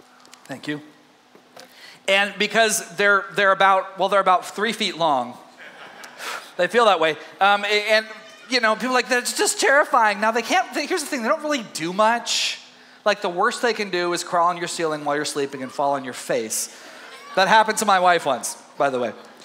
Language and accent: English; Texas, United States; I grew up in East Texas, as most of you know.